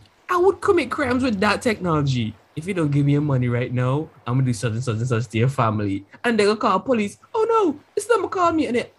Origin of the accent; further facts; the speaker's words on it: India; you can't hide your accent, so just roll with it. I'm from India.